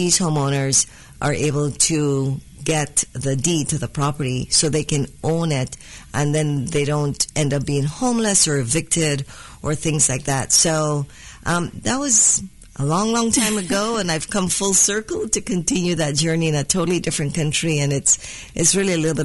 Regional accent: Guyana; now in Kansas City, United States; So growing up in a small country, Guyana, in South America, I was very blessed

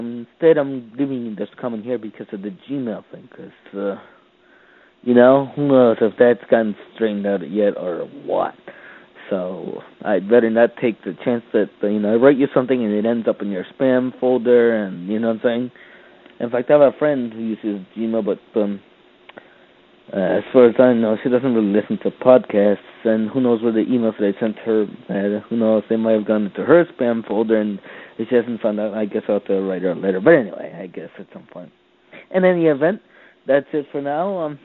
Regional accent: Danbury, Connecticut, United States; I am from Danbury, Connecticut, and I've been listening to your podcast

